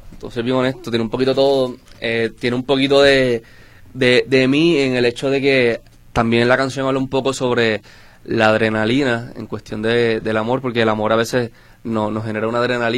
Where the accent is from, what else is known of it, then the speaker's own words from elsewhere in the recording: Puerto Rico; soy de Puerto Rico y en Puerto Rico siempre hay mucha fusión de música.